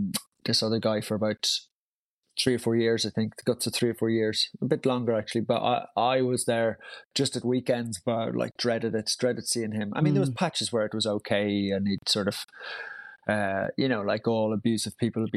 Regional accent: Brussels, Brussels-Capital Region, Belgium; also born or lived in Tyrone, Northern Ireland; I grew up in Brussels, but was born in the north in Tyrone. And yeah, I've kept the, I mean, all my friends were Irish growing up abroad. But yeah, the accent is still there, but it gets stronger, I think, as the closer I get to home.

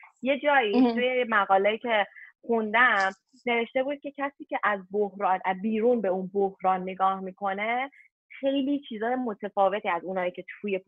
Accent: Iran; من خودم هم توی اون جامعه بزرگ شدم

